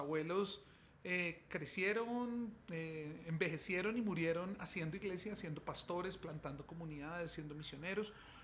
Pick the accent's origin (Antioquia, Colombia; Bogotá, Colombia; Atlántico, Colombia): Bogotá, Colombia; Soy peruano y colombiano, porque hay una historia interesante